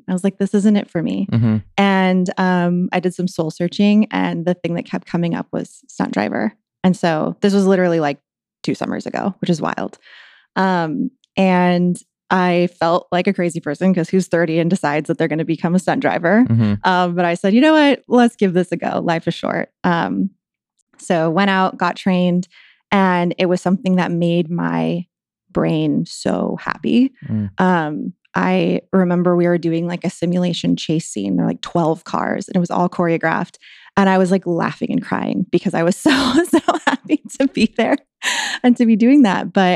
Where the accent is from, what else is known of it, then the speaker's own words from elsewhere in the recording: Whittier, California, United States; And I grew up in Whittier. So it's kind of like a suburb of LA. So I've been out here for a while.